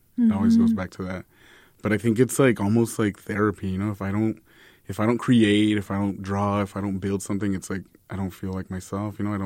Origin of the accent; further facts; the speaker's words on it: El Paso, Texas, United States; I'm like, yeah, Sun City. And I'm super proud to be like, yes, I'm from El Paso.